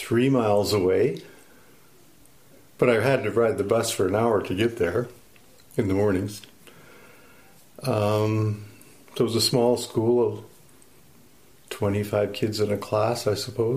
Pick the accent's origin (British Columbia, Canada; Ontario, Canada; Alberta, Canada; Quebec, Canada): Alberta, Canada; Camrose; I was born in Camrose, Alberta. I have lived on 3 different farms in the Balfe area since that time.